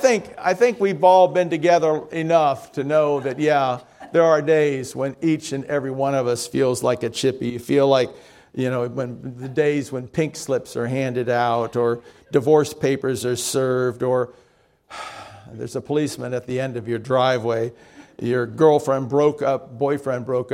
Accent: Miami, Florida, United States; I did not grow up anywhere near a farm. I grew up in Miami.

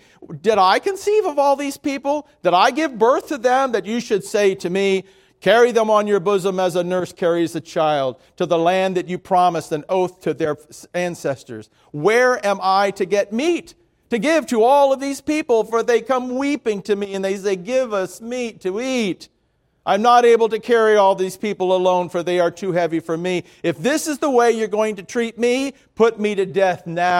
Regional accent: Miami, Florida, United States; Now, I grew up in Miami. I grew up on the edge of the Everglades. I have no fear of snakes.

